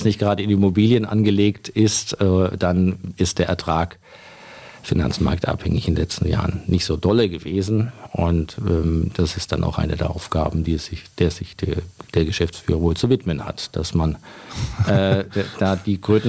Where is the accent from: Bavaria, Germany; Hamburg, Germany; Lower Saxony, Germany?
Bavaria, Germany; Bamberg; Ich komme aus Bamberg, genau.